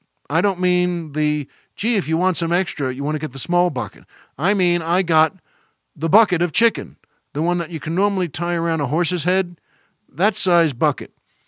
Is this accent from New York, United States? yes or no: yes; New York, United States; living also out at my parents' house where I grew up on Long Island.